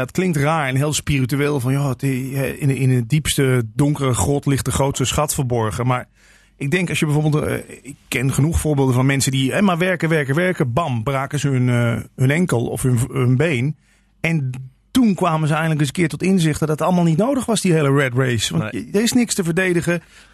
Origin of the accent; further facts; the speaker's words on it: Stein, Limburg, Netherlands; Nee, ik kom oorspronkelijk uit Steen.